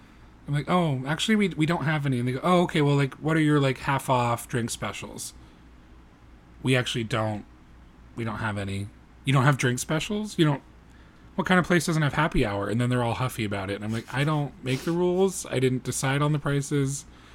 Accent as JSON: {"language": "English", "region": "New England", "country": "United States", "said": "I'm also from New England, and we're all about layers. Anybody who lives in the north knows that layers are everything."}